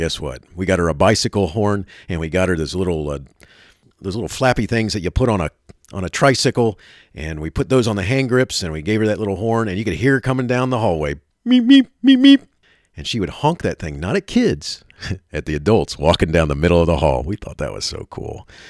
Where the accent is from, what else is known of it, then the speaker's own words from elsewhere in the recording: Florida, United States; I grew up in Florida, and in Florida at the time, they had three tracks.